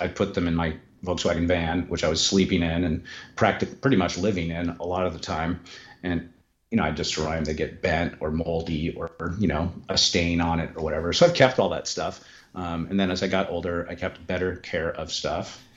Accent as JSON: {"language": "English", "town": "San Francisco", "region": "California", "country": "United States", "tie": "born there", "said": "And so I was born in 1967 in the Haight-Ashbury"}